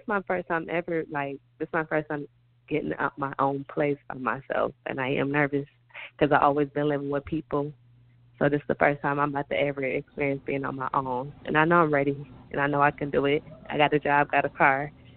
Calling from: Detroit, Michigan, United States; I'm calling from Detroit, Michigan.

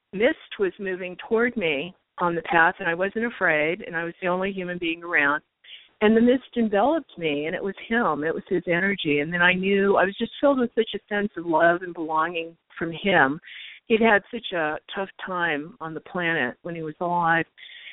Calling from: Arizona, United States; Like the previous caller, Arizona.

